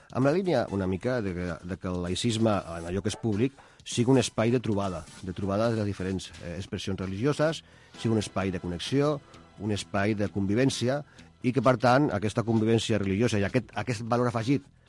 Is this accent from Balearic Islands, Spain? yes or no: no; Catalonia, Spain; quan hem avançat en temes que ens interessaven com a catalans i catalanes